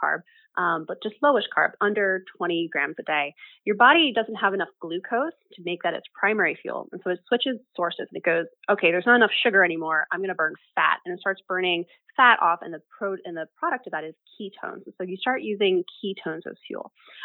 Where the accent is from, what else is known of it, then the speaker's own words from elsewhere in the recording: Pennsylvania, United States; now in San Francisco, United States; I grew up on the East Coast in rural Pennsylvania